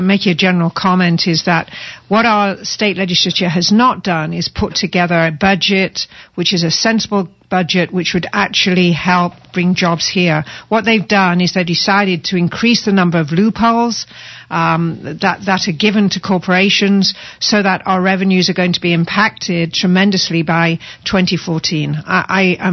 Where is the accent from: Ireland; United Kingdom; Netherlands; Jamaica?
United Kingdom; England; moved away as an adult; now in United States; I was born and bred in England, came over here in 1981. So, this is my adopted country.